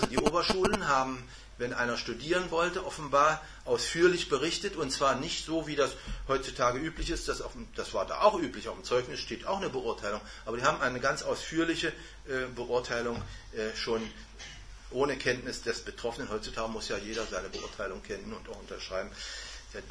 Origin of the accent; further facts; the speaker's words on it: Magdeburg, Saxony-Anhalt, Germany; born there; Wurde also meine Geburtsstadt Magdeburg angeschrieben.